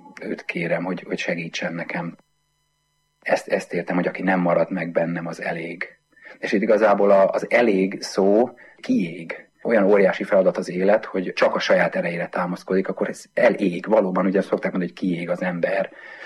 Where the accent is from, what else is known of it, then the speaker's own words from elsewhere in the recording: Tahitótfalu, Pest, Hungary; én az erdő szélen nőttem föl Tahiban, a Pilisben